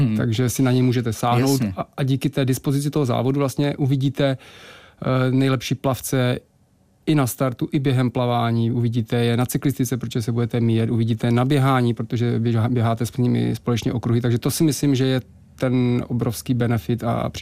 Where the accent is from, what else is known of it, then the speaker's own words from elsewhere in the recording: Hradec Králové, Hradec Králové Region, Czechia; já jako přivandrovalý Hradečák